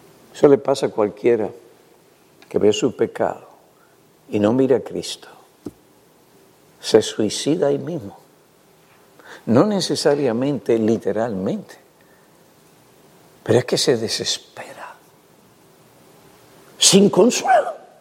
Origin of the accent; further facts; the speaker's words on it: United States; Y yo soy americano.